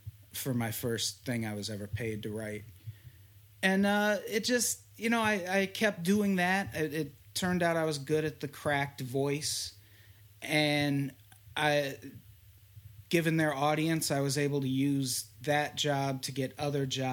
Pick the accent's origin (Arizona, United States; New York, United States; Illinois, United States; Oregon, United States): Illinois, United States; also born or lived in South Dakota; No, I'm from Illinois.